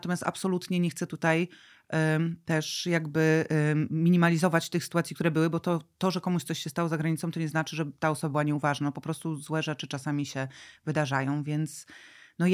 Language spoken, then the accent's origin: Polish; Złoty Stok, Lower Silesian Voivodeship, Poland; uciekałam rzeczywiście ze Złotego Stoku, z którego pochodzę, a nawet z wioski spod Złotego Stoku